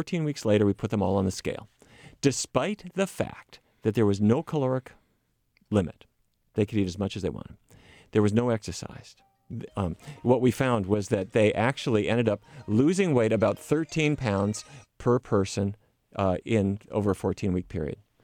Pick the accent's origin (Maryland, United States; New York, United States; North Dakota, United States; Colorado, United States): North Dakota, United States; Fargo; I grew up in Fargo, North Dakota, come from a cattle ranching family, eating 100% the wrong things.